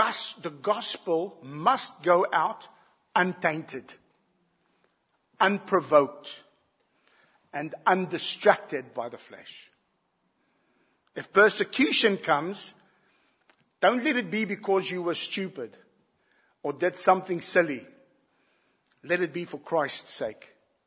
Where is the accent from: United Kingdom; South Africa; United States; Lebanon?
South Africa; Unfortunately, being South African, I do not suffer from the 11th commandment.